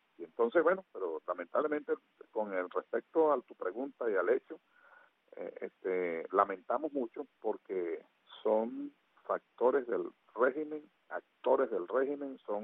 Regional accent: Venezuela; como venezolano y como opositor al régimen de Nicolás Maduro y como miembro del exilio venezolano

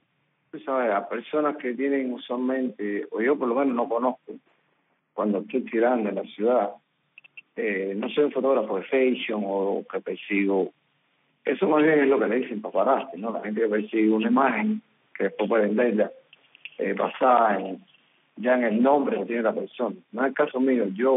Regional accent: Cuba; now in New Jersey, United States; Yo vivo en New Jersey ahora, pero hace mucho rato que estoy aquí, unos 24 años. Yo vine prácticamente directo de Cuba para Nueva York. Estuve en Miami, pero muy poco tiempo.

